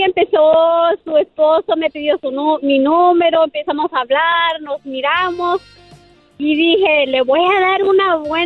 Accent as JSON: {"language": "Spanish", "region": "Sinaloa", "country": "Mexico"}